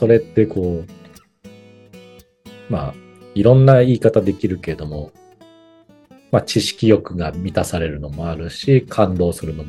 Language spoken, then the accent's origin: Japanese; Ibaraki, Japan; 本当は僕の実家も被災したから、実家の茨城のあたりをあのなんとかこう助けようと思っていたんだけれども